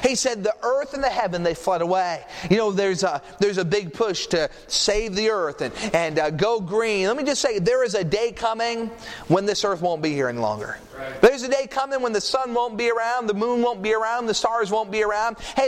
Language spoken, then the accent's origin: English; New Hampshire, United States; I remember growing up in New Hampshire